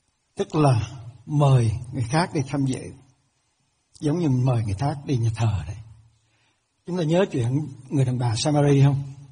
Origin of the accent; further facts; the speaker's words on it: Bình Định, Vietnam; 90 năm trước, quê tôi, quý ông bà chị em nghe cái giọng tôi là biết rồi, tôi là dân nẩu thứ thiệt á. Quê lắm lận.